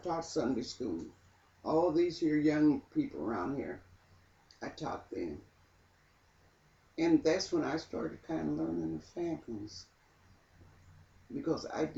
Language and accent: English; Kansas, United States; Yeah, I grew up in Grimm County, but it's in the country, not here.